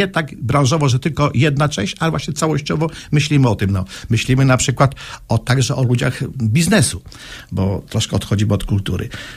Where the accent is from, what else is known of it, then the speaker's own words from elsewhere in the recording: Sulechów, Lubusz Voivodeship, Poland; born there; Ja się urodziłem na przykład w Trójmieście. Kiedy żartowałem w Warszawie, ktoś pytał się w Trójmieście, no to gdzie? Gdynia, Gdańsk, Sopot? Ja mówię, nie, Sulechowie.